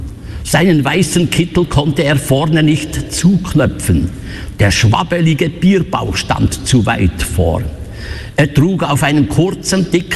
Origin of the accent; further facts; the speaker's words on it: Bern, Switzerland; ich als Berner Bub mit meiner unglaublichen Sprachbegabung, ich konnte die Zürichdeutsch nicht mehr können.